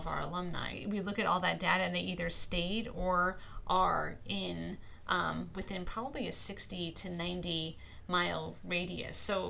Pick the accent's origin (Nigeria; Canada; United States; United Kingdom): United States; New York; now in Pennsylvania, United States; I think I mentioned I'm from New York originally. I went to school at York College down in York, Pennsylvania.